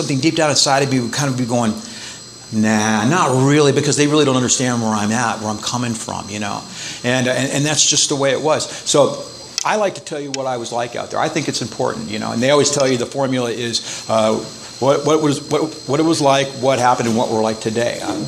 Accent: La Crescenta, California, United States; I grew up in La Crescenta. I actually live in the town that I grew up in, where I partied and got loaded in, did all my damage, created all the wreckage that I did when I was out there.

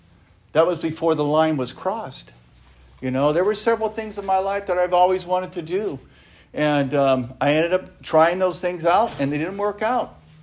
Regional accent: Guadalupe, California, United States; I grew up in Guadalupe, California.

